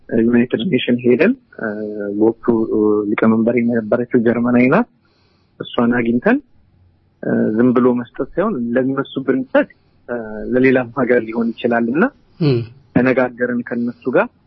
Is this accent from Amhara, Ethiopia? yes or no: no; Addis Ababa, Ethiopia; moved away; እኔ ለምሳሌ አሁን ቂርቆስ አካባቢ ነው ተወልጄ የሚያደኩት የቂርቆስ ሰፈር ልጅ ነኝ እና በአካባቢ ብዙ አይነት ችግሮችን አይቼ ነው ያደኩት